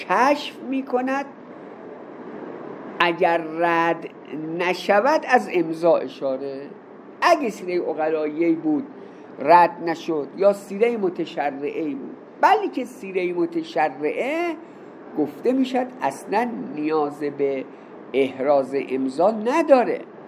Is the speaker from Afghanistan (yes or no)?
no; Iran; بابا عراقیام خونهشون رو میفروشن مثل ما ایرانیام.